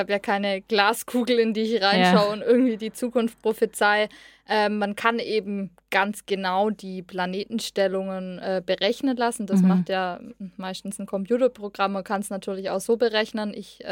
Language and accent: German; Bönnigheim, Baden-Württemberg, Germany; ich bin 24 Jahre alt. Ich komme aus Bönnigheim, das ist hier in der Nähe von Ludwigsburg.